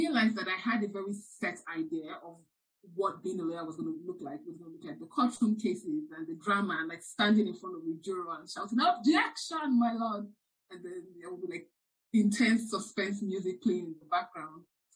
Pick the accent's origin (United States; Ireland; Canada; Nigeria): Nigeria; Some of it is because I'm a Nigerian kid, and like, your parents sort of assign from birth what the child will be.